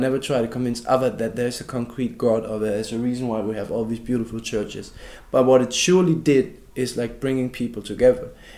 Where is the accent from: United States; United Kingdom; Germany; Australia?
Germany; East Germany; English is a second language; And me as an example, I'm from East Germany.